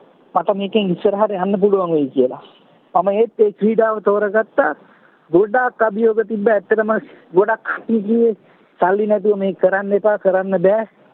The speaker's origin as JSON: {"language": "Sinhala", "town": "Malabe", "region": "Western Province", "country": "Sri Lanka", "tie": "born or raised there", "said": "මගේ ගම මාළඹේ."}